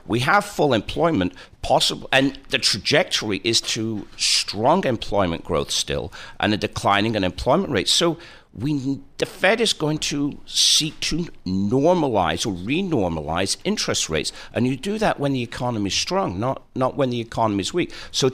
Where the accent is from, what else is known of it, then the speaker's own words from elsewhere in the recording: Preston, North West England, United Kingdom; One of the first team to win the Football League when that started 130 years ago in 1888. It's my hometown.